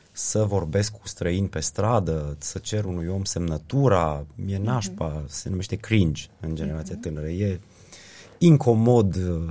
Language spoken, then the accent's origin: Romanian; Transylvania, Romania; Eu am crescut în Ardeal, nemți, unguri, romi, diversitatea asta m-a pasionat.